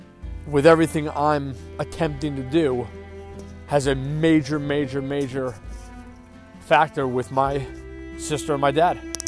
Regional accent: Long Island, New York, United States; I needed to be born and raised on Long Island, which I was, to get my roots there

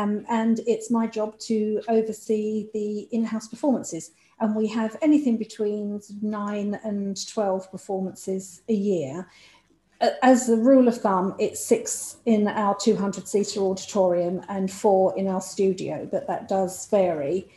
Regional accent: London, United Kingdom; But I'm a Cockney from the East End

